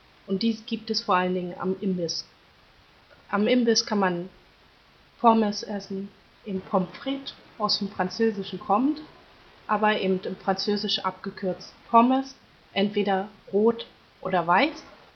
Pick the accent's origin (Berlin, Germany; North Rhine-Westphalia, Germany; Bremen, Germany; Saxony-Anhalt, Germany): Berlin, Germany; Ich komme aus Berlin.